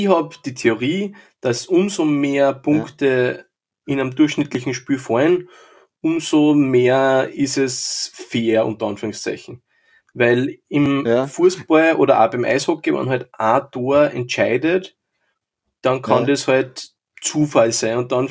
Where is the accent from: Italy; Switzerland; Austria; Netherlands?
Austria; Linz, Upper Austria; was man natürlich mir als Linzer auch gut gefällt